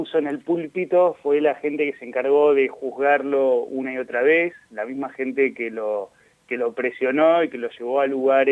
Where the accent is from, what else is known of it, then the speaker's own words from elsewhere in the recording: Argentina; creo que es común en nosotros, como argentinos, podría decirse, el apasionarse por las cosas, por las personas